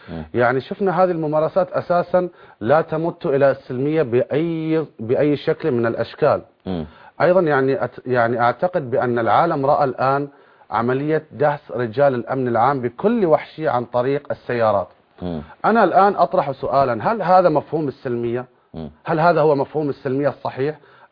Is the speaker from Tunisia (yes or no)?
no; Bahrain; احنا كشعب بحريني استغربنا مثل هذه المطالب.